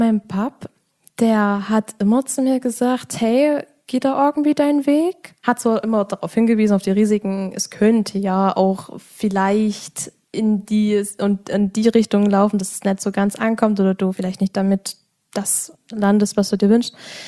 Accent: Saxony, Germany; Genau, so ist es bei uns im Erzgebirge.

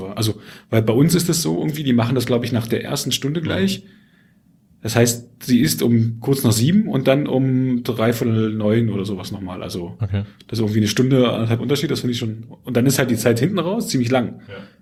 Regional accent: East Germany, Germany; Ich bin im Osten groß geworden, da gab es sowas nicht.

